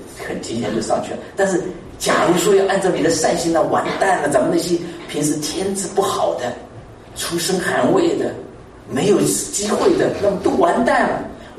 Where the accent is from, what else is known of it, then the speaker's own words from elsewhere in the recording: Hunan, China; born there; 那你像我生在那个湖南农村草棚里面